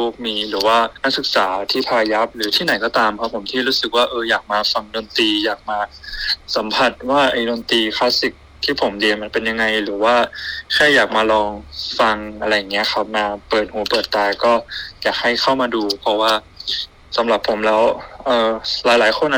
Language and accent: Thai; Chiang Mai, Thailand; ความจริงผมเป็นคนเชียงใหม่แล้วก็อยากจะจัดคอนเสิร์ตนี้ให้กับบ้านเกิดผมก็คือที่เชียงใหม่อีกครั้ง